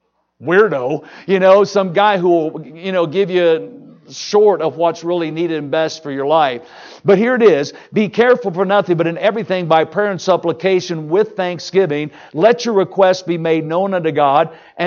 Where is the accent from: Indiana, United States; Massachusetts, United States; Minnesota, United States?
Indiana, United States; Well, anyway, I grew up in Indiana, and I was a church kid.